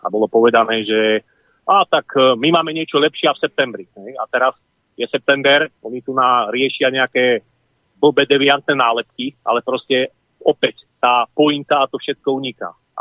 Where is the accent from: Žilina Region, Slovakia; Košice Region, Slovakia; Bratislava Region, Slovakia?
Žilina Region, Slovakia; Takže sme z Turca a x ľudí, ktorí ich volili, povedali nikdy viac